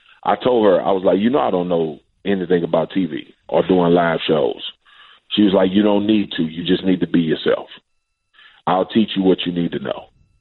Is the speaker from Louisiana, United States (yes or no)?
yes; Baton Rouge, Louisiana, United States; I'm from Baton Rouge, 45 minutes away from my home in the Superdome